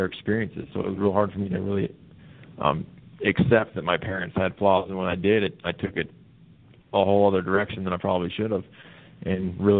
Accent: Ogden, Utah, United States; I grew up in Ogden, which is in Utah, honestly.

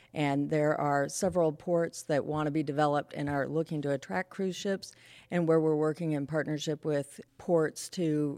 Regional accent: California, United States; You know, I grew up in California

